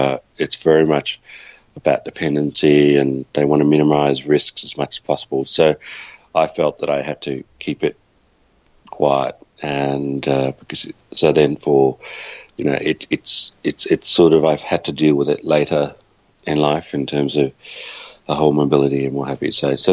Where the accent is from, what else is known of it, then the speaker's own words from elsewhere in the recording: Melbourne, Victoria, Australia; moved away as an adult; now in Canberra, Australia; I am 44 years of age. I am originally from Melbourne. We now live in Canberra, but it wasn't a direct route from Melbourne to Canberra.